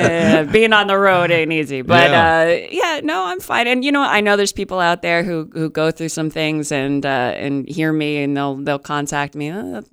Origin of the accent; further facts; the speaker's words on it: Pennsylvania, United States; But I'm from Pennsylvania, so, you know, up north and stuff, that's what kids do.